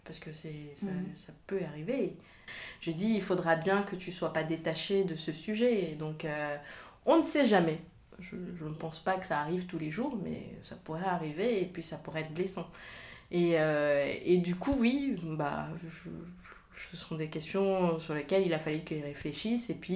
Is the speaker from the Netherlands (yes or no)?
no; Neuilly-sur-Seine, Île-de-France, France; Donc du coup j'ai grandi à Neuilly. Et de Y sur Seine, et on n'est pas nombreux.